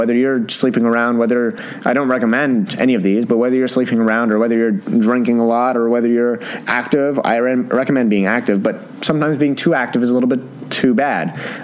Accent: Canada; I don't know what junior year is. I'm Canadian. We don't go by that.

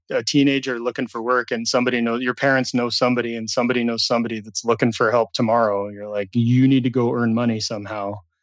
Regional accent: California, United States; born or raised there

